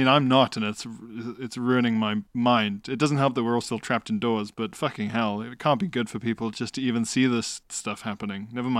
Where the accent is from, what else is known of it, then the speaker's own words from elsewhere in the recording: South Africa; Is that as a South African under apartheid, it was horrific